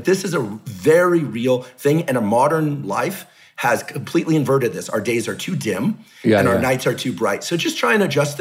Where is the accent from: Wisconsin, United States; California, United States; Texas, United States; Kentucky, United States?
California, United States; And I grew up in the South Bay Area at a time before the personal computer, et cetera.